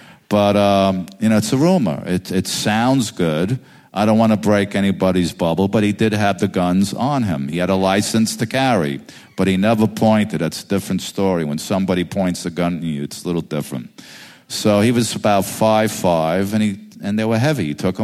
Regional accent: Brooklyn, New York, United States; he's from the Bronx, they're from Queens, I'm from Brooklyn.

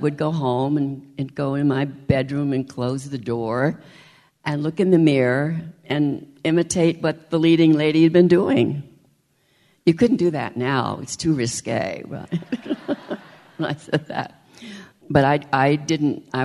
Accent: Albany, New York, United States; My mom and dad really loved movies. And I grew up in Albany, New York.

